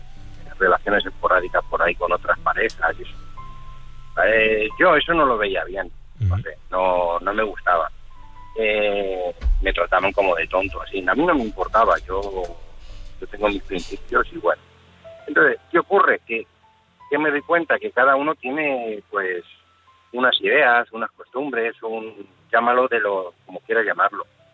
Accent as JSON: {"language": "Spanish", "country": "Spain", "moved": "as an adult", "lives_now": "United States", "said": "yo soy un español que estoy casado con cubana, soy camionero, por la crisis que hubo en los años 2008-2009 tuvimos que emigrar, entonces nos fuimos para Estados Unidos."}